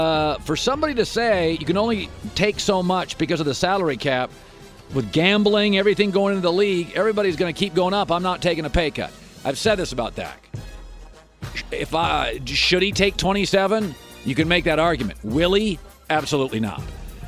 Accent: Seattle, Washington, United States; I've been doing coffee my whole life. I grew up in Seattle. You drink coffee.

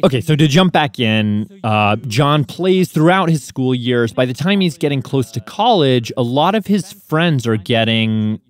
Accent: Mississauga, Ontario, Canada; now in Los Angeles, United States; Yeah, I'm from Mississauga.

